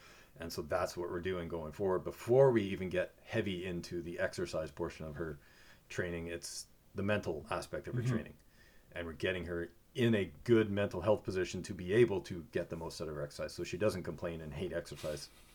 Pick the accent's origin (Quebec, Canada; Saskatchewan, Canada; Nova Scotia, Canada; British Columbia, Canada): Saskatchewan, Canada; I grew up in Saskatchewan, so cold showers, whatever.